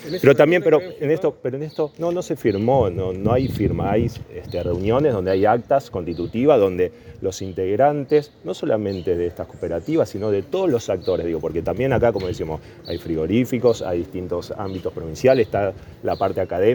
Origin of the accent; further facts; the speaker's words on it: Santa Fe, Argentina; Miren, todos acá somos santafesinos